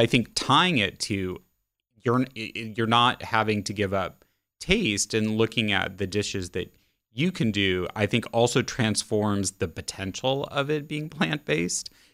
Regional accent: Midwest, United States; I was raised in the Midwest, the 1970s.

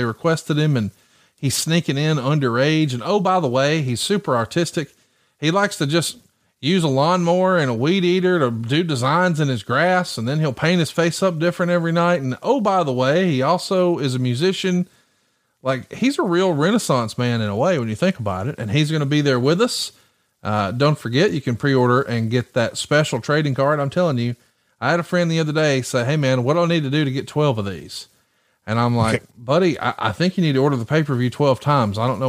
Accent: Alabama, United States; listen, I'm from Alabama, born and raised. I don't hear myself with an accent. Occasionally a word will slip out and I'll be like, ooh, that sounds a little country.

